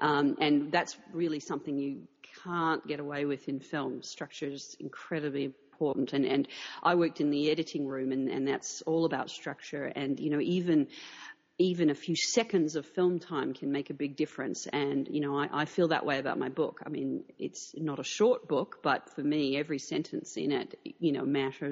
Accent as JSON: {"language": "English", "region": "Rocky Mountains", "country": "United States", "tie": "born or raised there", "said": "in my childhood, I grew up partly in the Rocky Mountains, and, you know, there were a lot of hawks and eagles there"}